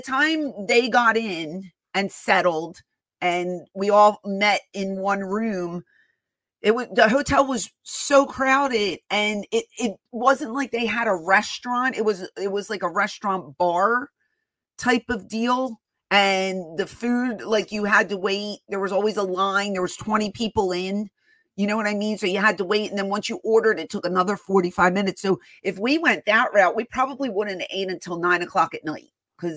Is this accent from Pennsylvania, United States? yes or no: yes; Philadelphia, Pennsylvania, United States; born there; I've been there before because I was born in Philadelphia